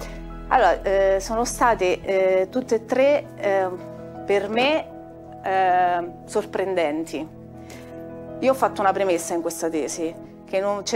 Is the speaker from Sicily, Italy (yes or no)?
no; Lazio, Italy; perché io vengo dalla Valle di Comino